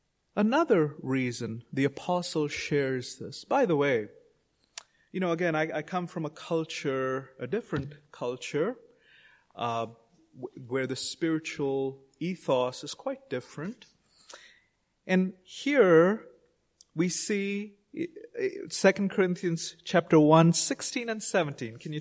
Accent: India; growing up in India, I'm sure some of you have heard or all of you have heard about karma.

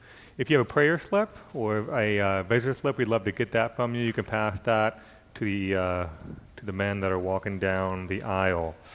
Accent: Florida, United States; I grew up in Florida, so I was living there, and I moved out.

